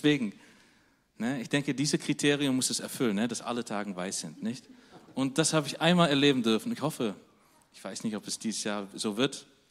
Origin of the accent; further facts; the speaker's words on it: Netherlands; Oder wo ich herkomme, in Holland, da passiert es so richtig selten.